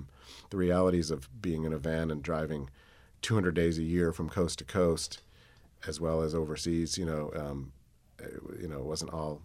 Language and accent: English; Philadelphia, Pennsylvania, United States; also born or lived in New York City; I grew up in Philadelphia playing music, and then when I was living in New York City working in publishing